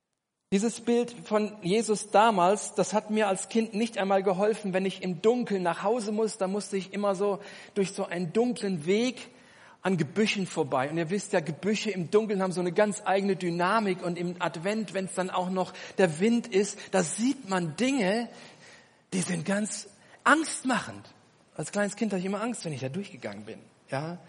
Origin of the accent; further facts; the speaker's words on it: Germany; Ich bin in Deutschland aufgewachsen, wie viele von euch